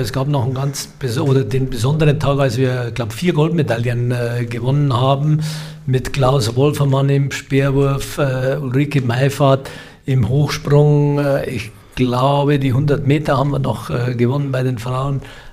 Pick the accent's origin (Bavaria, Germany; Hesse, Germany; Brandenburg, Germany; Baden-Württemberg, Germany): Bavaria, Germany; Bei uns in Niederbayern